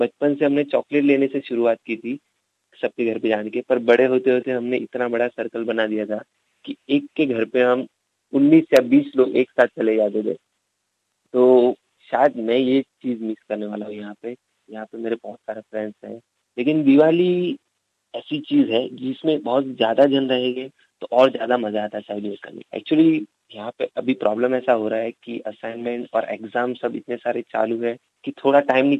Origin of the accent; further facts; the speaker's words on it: Mumbai, Maharashtra, India; also born or lived in Gujarat; now in Australia; University of Wollongong से बोल रहा हूँ। मैं इंडिया में मुंबई से हूँ, वहाँ पे ही पला बड़ा हूँ, पर बेसिकली मैं गुजरात से हूँ